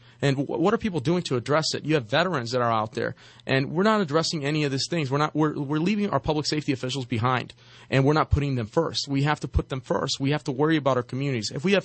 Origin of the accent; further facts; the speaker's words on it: Inglewood, California, United States; born there; I was born in Inglewood. You know, when someone is not born in an area, they don't understand how the demographics of everything works. You know, it was rough when I lived in Inglewood. And then I moved to Hawthorne.